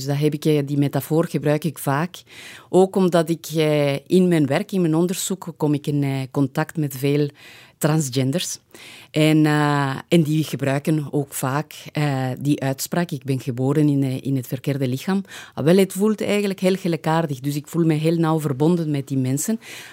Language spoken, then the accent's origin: Dutch; Ecuador; now in Belgium; Nu moet ik eerlijk zeggen, ik woon al 25 jaar in België. En intussen ben ik Belg geworden. En ik vind België even complex als Ecuador zelf. Maar toen ik opgroeide in Ecuador voor een meisje van... toen ik daar opgroeide, vond ik het... ik vond mijn plek daar niet.